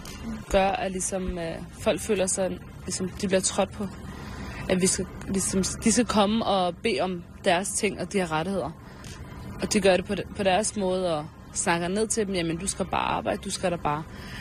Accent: Palestine; Om Palæstina.

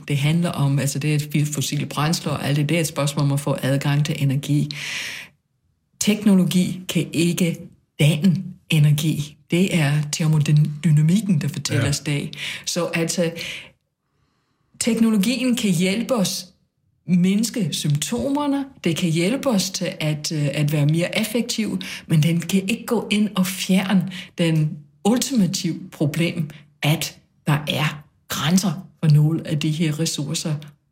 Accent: United States; Danish is a second language; selvom jeg er amerikaner og fødsel i hvert fald

